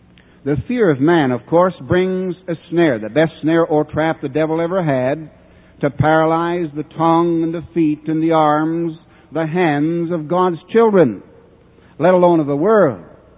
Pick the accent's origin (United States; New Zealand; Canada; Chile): Canada; I'm a Canadian used to colder weather.